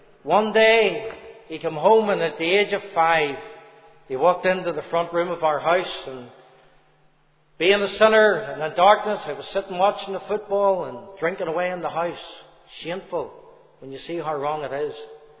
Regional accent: Rathcoole, Northern Ireland, United Kingdom; I was brought up in Rathcoole. I was born in 1960, the youngest of six boys

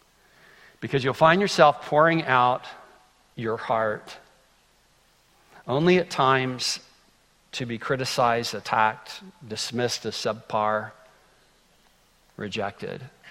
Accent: Greenville, United States; moving back to Greenville over 18 years ago to my hometown.

